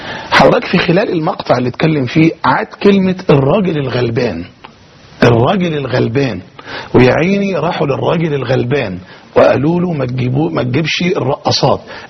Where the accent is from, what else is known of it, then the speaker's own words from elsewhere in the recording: Suez, Suez Governorate, Egypt; احنا من السويس بقالنا اكثر من 37-38 سنة او يزيد في مجال الدعوة في السويس